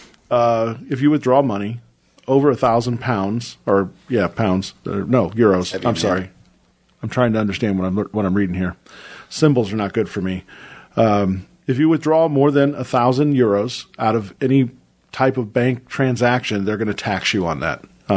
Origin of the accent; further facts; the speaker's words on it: Ireland; And I don't appreciate that as an Irishman, so I'm offended, just to let you know.